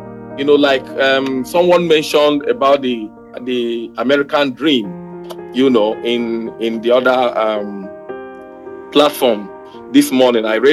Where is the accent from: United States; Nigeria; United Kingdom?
Nigeria; What am I supposed to do being a Nigerian as a citizen?